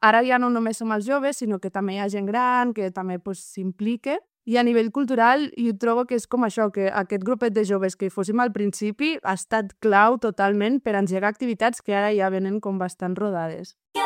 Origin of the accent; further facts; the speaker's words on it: Castellbó, Catalonia, Spain; sóc de Castellbó, he nascut aquí, visc aquí